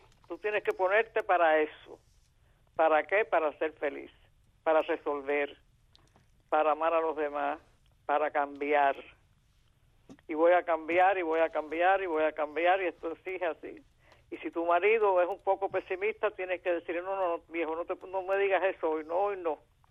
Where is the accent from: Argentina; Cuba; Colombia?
Cuba; born there; yo no nací en China, yo nací en Cuba, y viví todo eso.